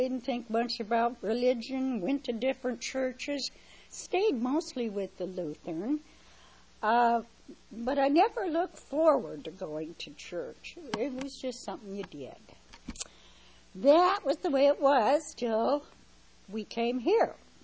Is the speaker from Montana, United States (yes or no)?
yes; Lewistown, Montana, United States; born there; Well, I was born in Lewistown, Montana, in the dead of winter, but I still love the snow.